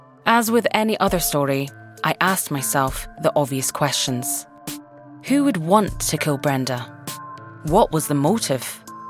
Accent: Scotland, United Kingdom; I'm from Aberdeenshire

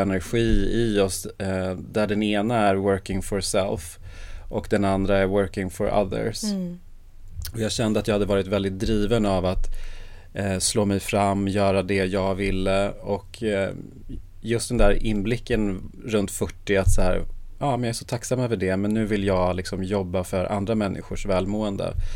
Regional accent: Sweden; born there; i Norden som heter Sagrada Madre, som är från Argentina, som är mitt andra hemland. Jag är född i Sverige, men min mamma är född i Buenos Aires.

